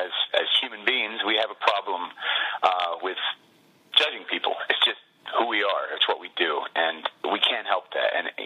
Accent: California, United States; my dad, since we're Niners fans, we grew up in the Bay Area, my dad ended up being the highest bidder.

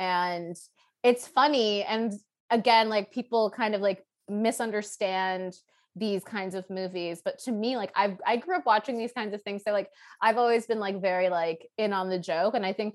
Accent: Toronto, Ontario, Canada; I grew up in Toronto, I'm from Toronto

